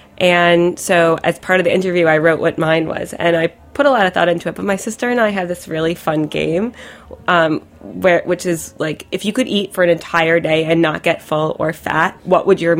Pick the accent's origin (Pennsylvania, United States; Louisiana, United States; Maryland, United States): Maryland, United States; I'm from Maryland, so we have like boardwalk fries.